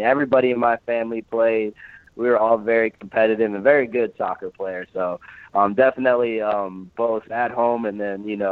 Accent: Texas, United States; born there; also born or lived in Iowa; Yeah, I was born in Texas. I was adopted there

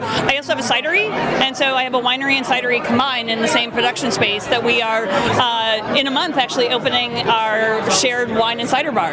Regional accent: Sheboygan, Wisconsin, United States; That's correct. I'm from Sheboygan, Wisconsin.

